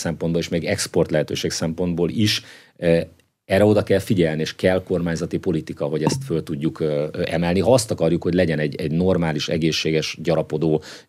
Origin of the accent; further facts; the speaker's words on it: Szeged, Csongrád-Csanád, Hungary; én ugye nagyvárosban nőttem föl. Én Szegeden egy lakótelepi lakásban nőttem föl, aztán Budapesten a 8. kerületben laktam fiatalon sokáig, és kiköltöztem most már ugye 12 évvel ezelőtt egy tanyára